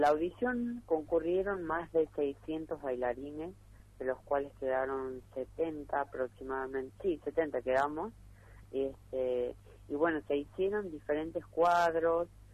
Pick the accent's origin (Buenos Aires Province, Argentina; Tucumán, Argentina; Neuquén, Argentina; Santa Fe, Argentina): Tucumán, Argentina; now in Buenos Aires, Argentina; Yo soy de allá de Tucumán, del departamento de Trancas. Bailé muchos años folclore ahí en las escuelas municipales, antes de venirme acá a Buenos Aires a vivir, que fue después de ganar el Argentina Baile en el año 2016.